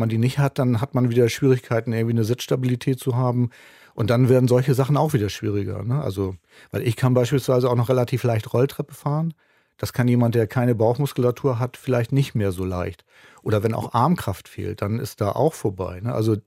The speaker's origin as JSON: {"language": "German", "region": "Hamburg", "country": "Germany", "said": "ich komme ja aus Hamburg"}